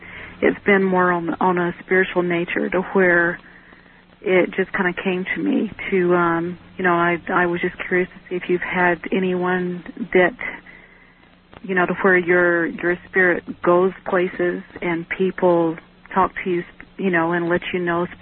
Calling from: Ogden, Utah, United States; I'm calling from Ogden, Utah.

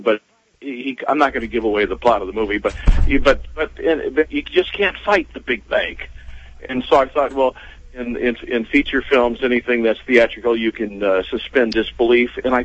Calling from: Michigan, United States; Hi, well, I'm calling from Michigan

